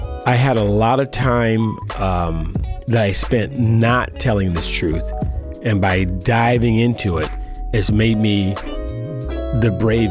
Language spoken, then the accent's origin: English; Oakland, California, United States; I said, "I grew up in Oakland, and my stepfather was Jehovah's Witness, and my real father was a pimp."